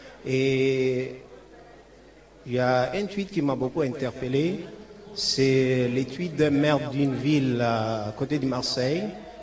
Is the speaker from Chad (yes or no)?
yes; Chad; moi je suis tchadien et je vois ce qui se passe au Tchad